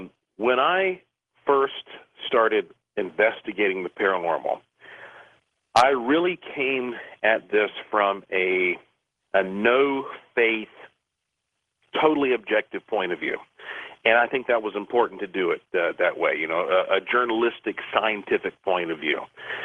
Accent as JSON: {"language": "English", "town": "Asheville", "region": "North Carolina", "country": "United States", "tie": "born or raised there", "said": "I am only going to be here in Asheville, my hometown, for 2 weeks."}